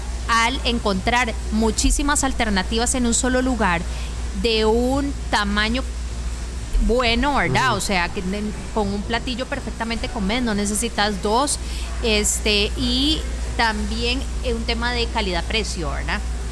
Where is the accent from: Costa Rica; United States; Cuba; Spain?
Costa Rica; nosotros como costarricenses seguimos manteniendo ese gusto por la comida tradicional